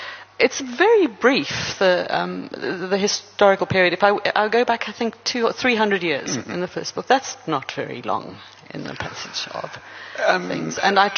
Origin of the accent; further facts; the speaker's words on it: South Africa; I'm South African, I can write myself into being Dingaan's daughter if I want